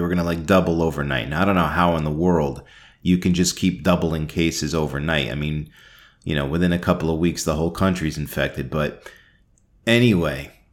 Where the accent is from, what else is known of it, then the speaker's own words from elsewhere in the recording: New Jersey, United States; I grew up in Sussex County. That's mostly Republican, but where I am right now, tons of Democrats.